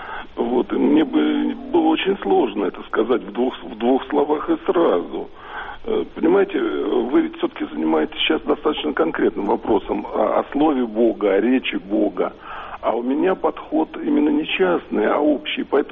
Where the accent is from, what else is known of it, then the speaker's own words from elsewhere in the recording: Moscow, Russia; я москвич.